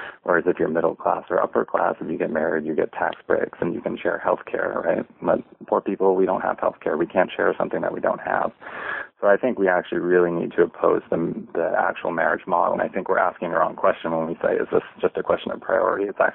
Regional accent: Maine, United States; coming back to couch it in my home state of Maine

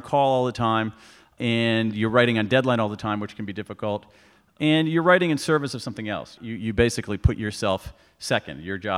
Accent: Midwest, United States; And so I grew up in the Midwest, very, very middle-class family.

